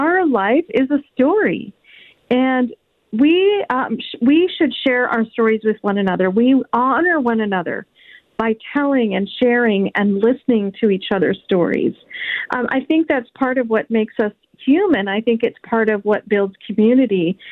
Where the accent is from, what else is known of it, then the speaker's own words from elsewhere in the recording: India; now in United States; here I was obviously from India, but living in America.